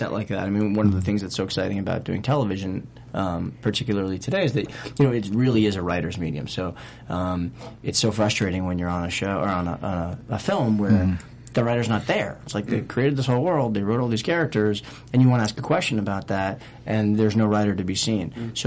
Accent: Boston, Massachusetts, United States; I'm from Boston, and I go on a yoga retreat.

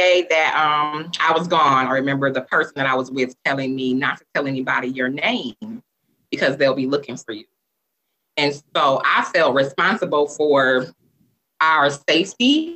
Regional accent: Grand Rapids, Michigan, United States; So I am from Grand Rapids, Michigan.

